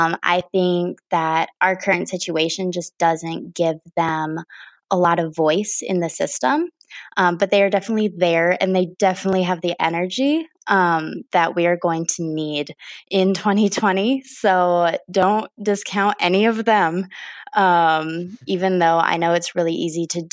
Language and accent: English; Green Bay, Wisconsin, United States; also born or lived in Sturgeon Bay / Merrill; So I was born in Sturgeon Bay, which is the little peninsula, the thumb of the state. And then I lived in Green Bay for a lot of my childhood. And then I moved to Merrill